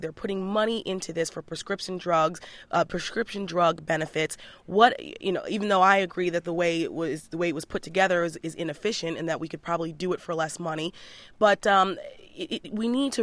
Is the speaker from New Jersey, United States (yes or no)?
yes; New Jersey, United States; I grew up in North Jersey too.